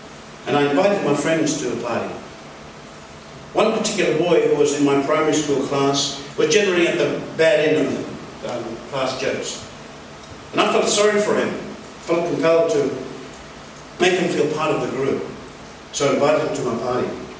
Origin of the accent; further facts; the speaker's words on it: Broome, Western Australia, Australia; In the years I grew up in Broome, and history tells us that Broome also had racial differences between the Asians.